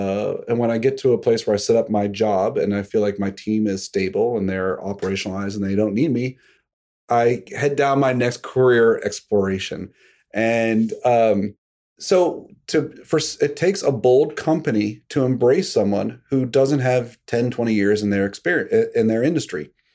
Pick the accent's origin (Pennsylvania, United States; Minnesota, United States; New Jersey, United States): Pennsylvania, United States; Pittsburgh; I grew up in Pittsburgh, and I started collecting baseball cards, but I had no income.